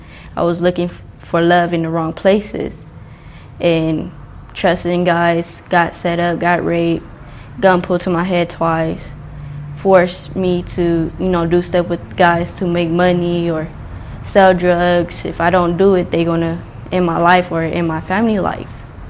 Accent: Lancaster, California, United States; born there; I was born in Lancaster at AV Hospital.

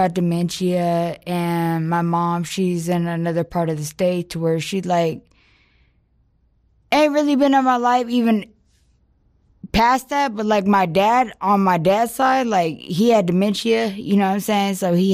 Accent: Denver, Colorado, United States; I grew up in Colorado, in Denver.

